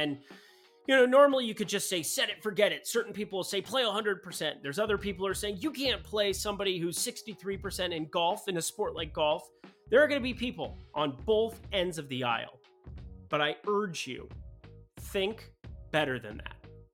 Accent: Midwest, United States; I say tournament because I'm from the Midwest like a normal person.

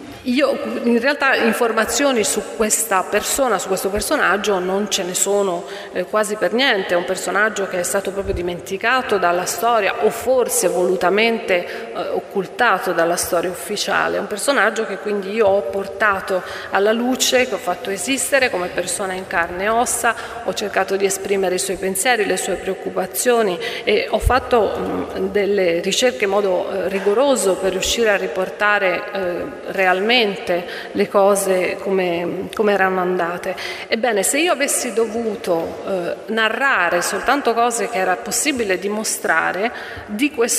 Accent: Colombia; Italian is a second language; nel rapporto che io ho avuto con la violenza nel mio paese

